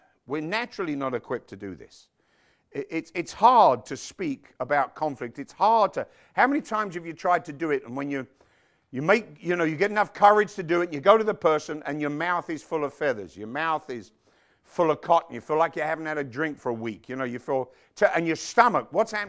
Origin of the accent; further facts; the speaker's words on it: England, United Kingdom; Of course, I'm an advantage being English. We're born with so many roundabouts around us